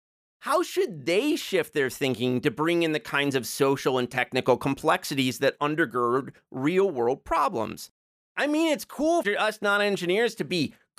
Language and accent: English; Joliet, Illinois, United States; my hometown of Joliet, Illinois